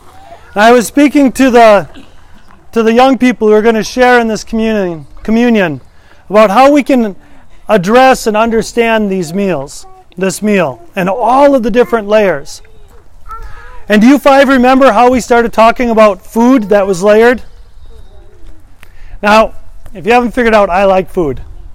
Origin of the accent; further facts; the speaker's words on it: Wisconsin, United States; Remember, I'm from Wisconsin. Loads and loads of cheese.